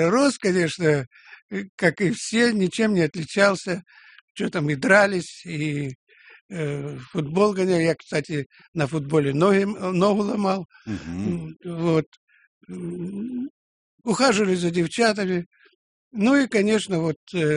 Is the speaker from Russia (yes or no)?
yes; Krasnodar Krai, Russia; Да, я из Краснодарского края. Родился на Кубани, в совхозе «Венцы Заря», красивое название, да. Улькевичского района Краснодарского края.